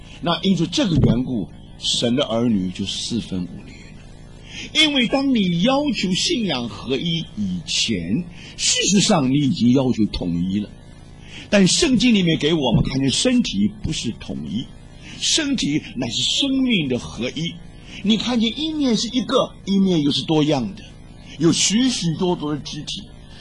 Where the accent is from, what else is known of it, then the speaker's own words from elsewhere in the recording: China; 你是印度人，我是中国人，